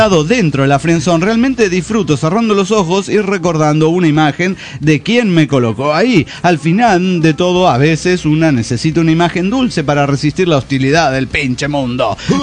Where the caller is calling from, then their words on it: Tlaquepaque, Jalisco, Mexico; de Tlaquepaque.